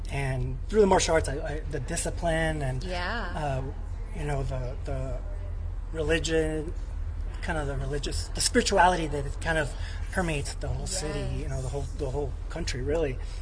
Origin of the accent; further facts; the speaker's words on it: Los Angeles, California, United States; Los Angeles.